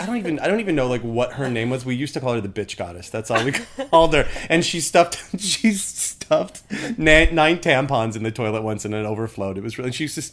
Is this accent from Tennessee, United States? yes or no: no; Los Angeles, California, United States; No, I grew up in Los Angeles.